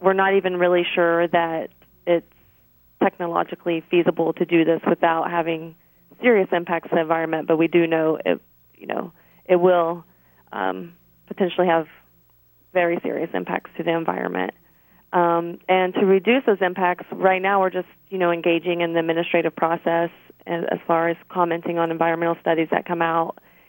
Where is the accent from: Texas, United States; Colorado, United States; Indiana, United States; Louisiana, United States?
Texas, United States; I'm from the South, so.